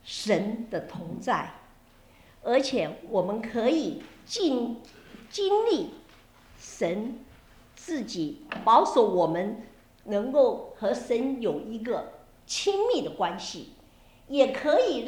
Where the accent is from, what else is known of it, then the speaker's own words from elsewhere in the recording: Taiwan; 这个景象是我从小长在台湾长大，坐公共汽车